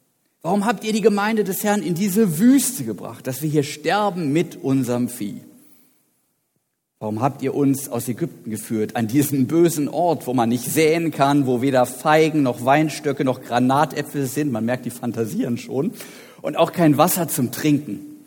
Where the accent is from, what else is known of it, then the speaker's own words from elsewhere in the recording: Potsdam, Brandenburg, Germany; Ich hatte da in meinem Wohnviertel in meiner alten Heimat Potsdam reichlich Anschauungsmaterial, weil dort viele Ruheständler wohnten